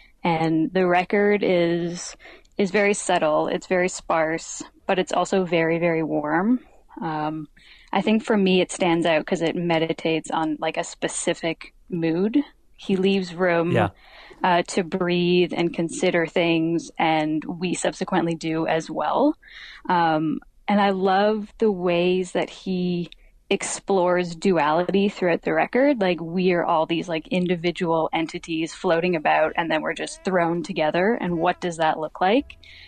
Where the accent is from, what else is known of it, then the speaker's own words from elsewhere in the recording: Toronto, Ontario, Canada; from Toronto.